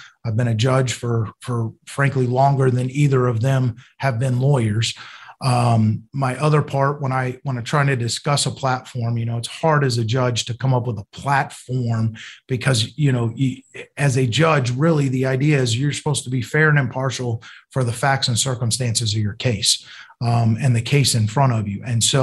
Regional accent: Columbus, Georgia, United States; born there; I was born in Fort Benning, which is over in Columbus, Georgia. My grandfather's retired military, so that's kind of the connection to Columbus.

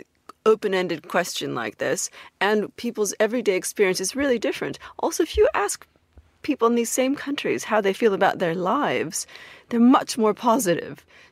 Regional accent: California, United States; now in United Kingdom; as a Californian that has a lot in common with the Swiss style ballot initiative.

